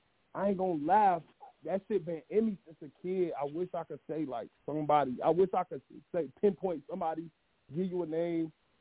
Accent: St. Paul, Minnesota, United States; I'm from St. Paul, Minnesota, man. We doing that shit out here.

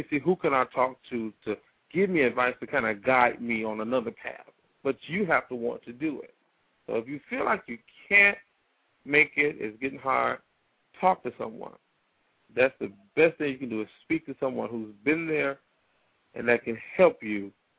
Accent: Detroit, Michigan, United States; I used to think that my life was just horrible being in the ghetto, growing up in Black Bottom, east side of Detroit.

